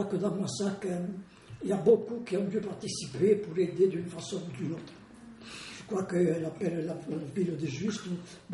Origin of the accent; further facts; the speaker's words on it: Moissac, Occitanie, France; moved away as an adult; mais seulement moi, j'ai quitté Moissac, je me suis marié en novembre 1941.